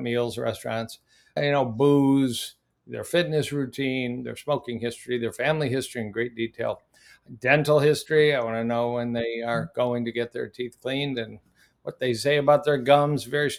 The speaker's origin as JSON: {"language": "English", "region": "Michigan", "country": "United States", "tie": "born or raised there", "said": "but I ended up back in my home state of Michigan."}